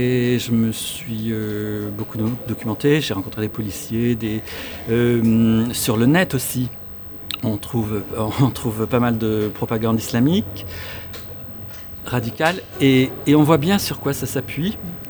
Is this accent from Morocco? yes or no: yes; Morocco; born there; Moi, je suis né au Maroc. Je suis marié avec une jeune femme d'origine algérienne.